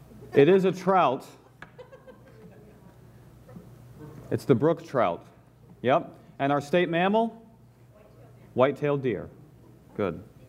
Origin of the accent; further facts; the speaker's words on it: Georgia, United States; also born or lived in Pennsylvania; I grew up in Georgia. I lived all over the South. I've only lived in Pennsylvania for about half of my life. I've spent the first half in the South.